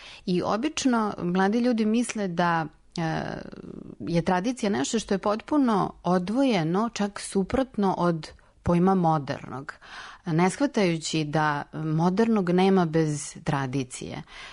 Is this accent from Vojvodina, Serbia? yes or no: yes; Novi Sad, Vojvodina, Serbia; Ja dolazim iz Novog Sada, dakle iz jedne sredine gde, evo, danas na Božić se i dalje obavlja jedan običaj u jednom delu Novog Sada